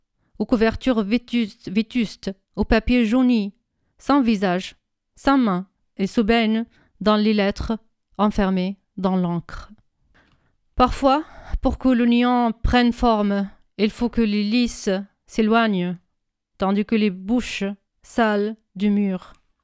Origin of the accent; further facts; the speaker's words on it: Syria; comme poétesse syrienne